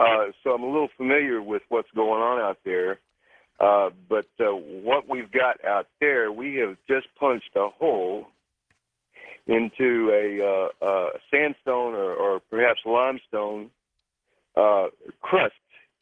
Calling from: Bay St. Louis, Mississippi, United States; I'm calling from Bay St. Louis, Mississippi.

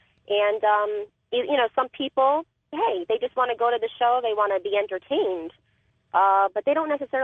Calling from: Farmington, Connecticut, United States; I'm calling from Farmington, Connecticut.

